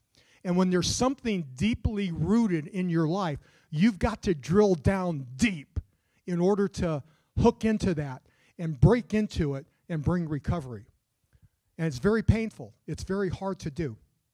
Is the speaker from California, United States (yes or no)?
yes; San Fernando, California, United States; I grew up right here in San Fernando.